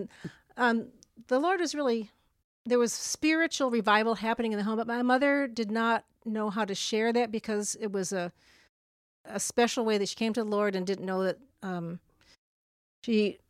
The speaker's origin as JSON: {"language": "English", "town": "Syracuse", "region": "New York", "country": "United States", "tie": "born or raised there", "said": "I was born in Syracuse, New York."}